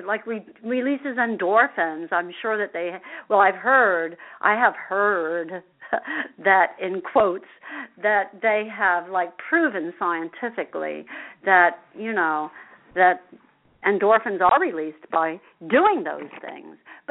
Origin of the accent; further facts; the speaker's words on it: Asbury Park, New Jersey, United States; because I grew up in Asbury Park and went to school in Asbury Park, for those of you who are not familiar with who I am.